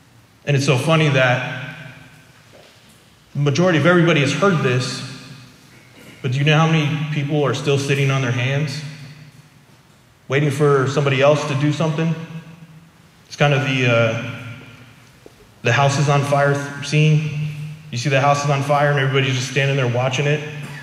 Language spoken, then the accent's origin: English; Kentucky, United States; I grew up in Kentucky where literally if you didn't wave at somebody, they would stop to find out why you didn't wave.